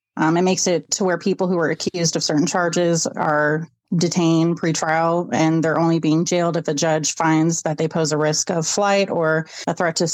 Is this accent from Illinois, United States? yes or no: yes; Bloomington, Illinois, United States; So I was born in Bloomington, Illinois. I did go to Bloomington High School